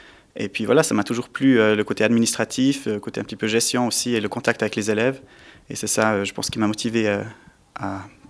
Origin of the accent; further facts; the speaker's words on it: Malleray, Bern, Switzerland; moved away as an adult; Oui, alors je viens de Malraix, j'ai fait mes écoles au Jura bernois. Ensuite, je suis parti à Bienne où j'ai fait mon gymnase, l'université à Neuchâtel en linguistique allemande et anglaise.